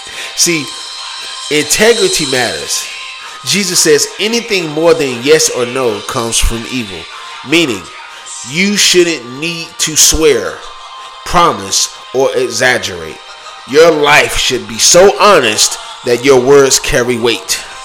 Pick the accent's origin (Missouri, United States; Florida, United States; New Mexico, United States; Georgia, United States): Georgia, United States; Atlanta; Like, I come from Atlanta, you know? … taught us that, right?